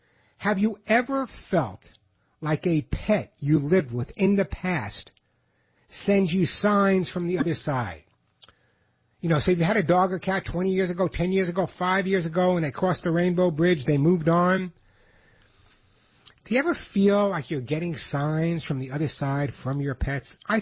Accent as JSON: {"language": "English", "region": "New York", "country": "United States", "said": "I'm a New Yorker, Long Islander. You guys know that."}